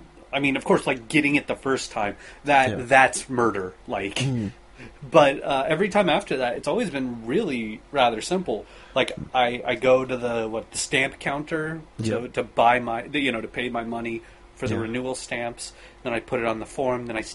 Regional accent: Colorado, United States; I'm from a desert, right? I'm from Colorado, which is mountains and desert.

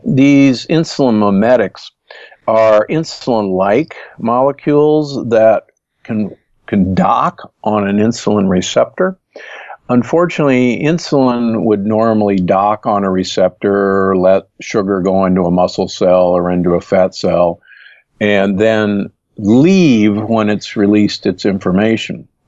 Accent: Omaha, Nebraska, United States; what I should have realized growing up in Omaha

